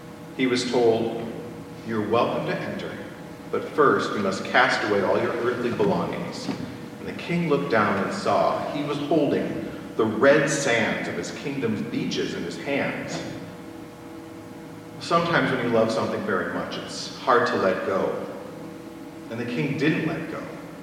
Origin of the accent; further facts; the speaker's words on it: Stillwater, United States; I grew up in Stillwater, and my parish was St. Michael's Church.